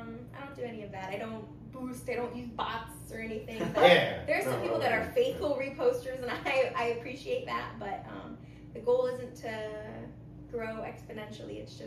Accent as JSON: {"language": "English", "town": "Las Vegas", "region": "Nevada", "country": "United States", "lives_now": "New York, United States", "said": "It was cold outside. I'm from Las Vegas, so like the cold weather is not for me. And now being here in New York"}